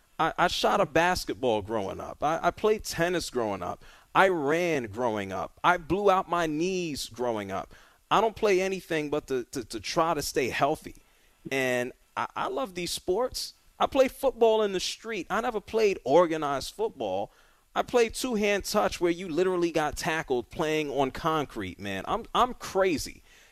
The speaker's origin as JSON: {"language": "English", "town": "New York City", "region": "New York", "country": "United States", "tie": "born or raised there", "said": "JJ, I grew up in the Bronx, New York. Uptown, Washington Heights, home of Manny Ramirez, and I can go on and on."}